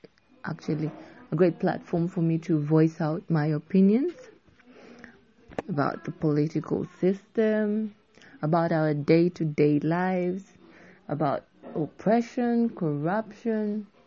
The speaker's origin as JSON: {"language": "English", "town": "Dandora", "region": "Nairobi", "country": "Kenya", "said": "I'm from East Africa, downright at the streets of Dondora. And where I come from, well, being on this app is a hassle."}